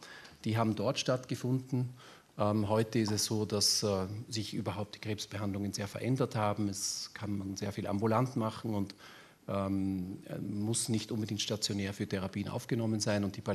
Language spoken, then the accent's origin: German; Vienna, Austria; Ich komme aus Wien, das hört man wahrscheinlich auch an der Sprache, und habe dort meine Heimat gehabt